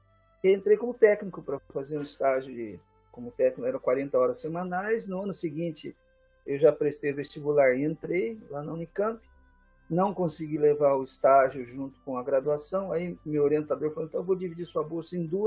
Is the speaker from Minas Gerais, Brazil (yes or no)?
no; Campinas, São Paulo, Brazil; born there; eu nasci em Campinas, e … tem origem italiana.